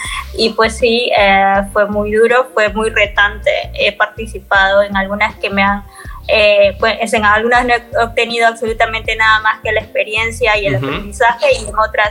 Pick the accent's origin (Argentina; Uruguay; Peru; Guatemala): Peru; Yo soy de Perú y como todo LATAM siempre hay temas políticos y todo eso, ¿no?